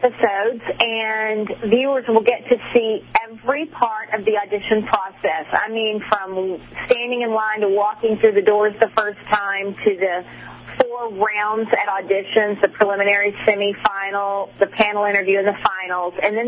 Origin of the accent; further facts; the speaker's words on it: Utah, United States; My dad is originally from Lubbock, so I grew up in Utah.